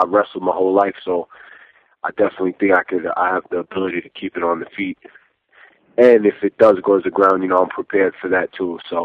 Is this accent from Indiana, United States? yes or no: no; New York, United States; accent: New York; I'm from New York, born and raised. I live on the West Coast. I still got the New York accent.